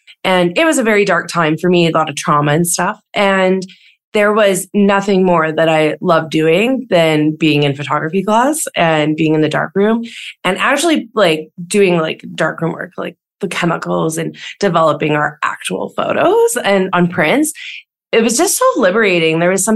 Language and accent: English; Saskatchewan, Canada; So I grew up in Saskatchewan. So that is, I think, like a big root of who I am, right? Like small town, small atmosphere, chatting with everybody